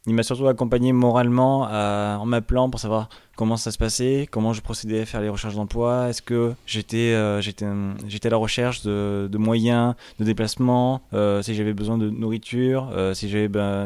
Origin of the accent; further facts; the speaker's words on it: Provence-Alpes-Côte d'Azur, France; j'étais de retour dans la région, en fait, dans ma région natale, le Vaucluse